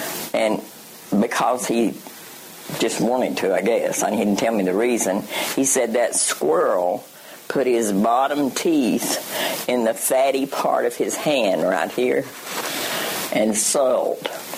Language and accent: English; Tennessee, United States; I'm from East Tennessee. I don't worry about it. It's not a problem, you know. We talk like we talk.